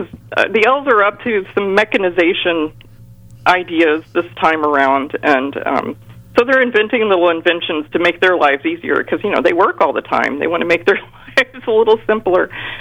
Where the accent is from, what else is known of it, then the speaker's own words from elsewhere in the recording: the South, United States; now in Canada; I was raised in the South, and I moved to Canada